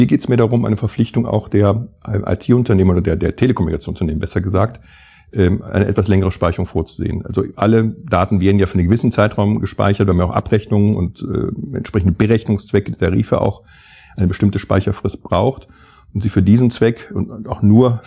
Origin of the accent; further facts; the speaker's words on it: Mönchengladbach, North Rhine-Westphalia, Germany; ich komme ja aus Mönchengladbach, unweit der niederländischen Grenze